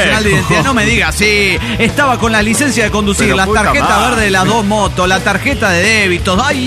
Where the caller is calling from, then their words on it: Chetumal, Quintana Roo, Mexico; de Chetumal, Quintana Roo.